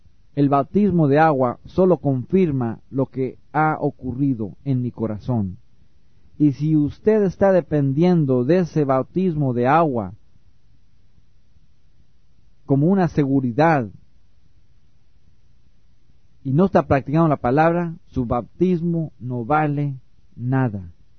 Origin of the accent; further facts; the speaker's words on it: Mexico City, Mexico; born there; Cuando yo nací en México, en el Distrito Federal, le dieron a mis padres una acta de nacimiento